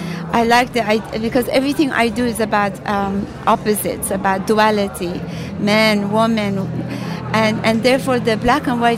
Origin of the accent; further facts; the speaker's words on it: Iran; but I'm also coming from Iran where the body has been so problematic.